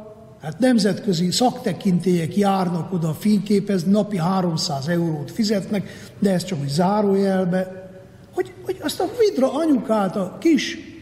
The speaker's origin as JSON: {"language": "Hungarian", "town": "Borszék", "region": "Harghita", "country": "Romania", "tie": "born or raised there", "said": "Tudok-e én gyönyörködni szülőföldemben? Szépnek találom én Borszék vidékét."}